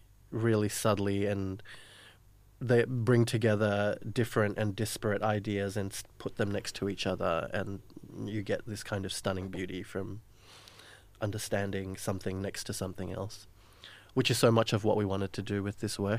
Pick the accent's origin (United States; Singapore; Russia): Singapore; and I'm from Singapore.